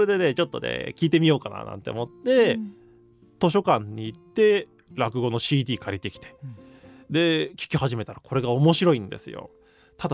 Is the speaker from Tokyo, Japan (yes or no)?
yes; Machida, Tokyo, Japan; 私大学だけ山形大学に行ったんですけど、生まれも育ちも東京の町田市というところなんですけど、大学だけ、母方の実家がそっちにあるという縁があって、ちょっと山形大学行ってたんですけども